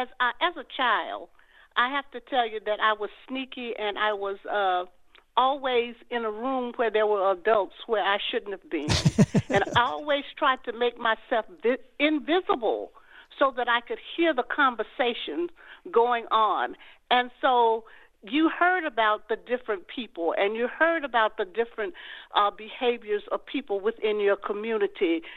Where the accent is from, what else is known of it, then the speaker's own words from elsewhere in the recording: Eufaula, Alabama, United States; I'm from Alabama, Eufaula, Alabama, and believe it or not, I lived in an integrated neighborhood back in the early 50s.